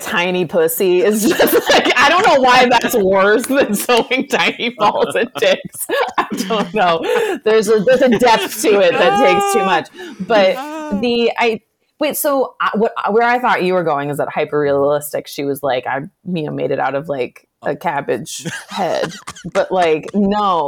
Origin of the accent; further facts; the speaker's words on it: Iowa, United States; I am from Iowa.